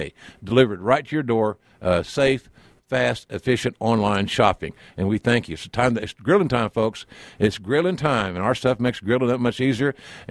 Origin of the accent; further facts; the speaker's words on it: Oklahoma, United States; So from my home state of Oklahoma, the lovely rolling hills of the Sooner State.